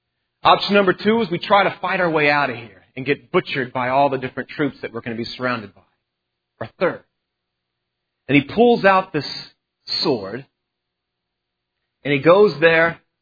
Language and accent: English; Texas, United States; I was raised in Texas, and in Texas, if there's one thing you grow learning about is the Alamo.